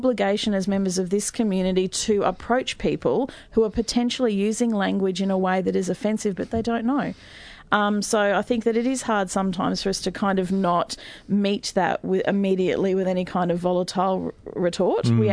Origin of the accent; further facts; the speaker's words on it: Cairns, Queensland, Australia; I grew up very poor in Cairns